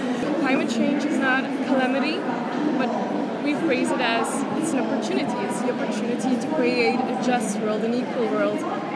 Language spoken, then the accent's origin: English; Brussels, Brussels-Capital Region, Belgium; I'm from Brussels, Belgium.